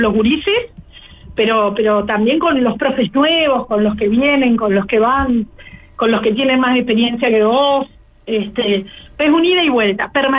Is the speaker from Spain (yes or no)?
no; Sauce, Canelones, Uruguay; yo soy oriunda de Sauce, trabajo en Toledo, pero vivo en Sauce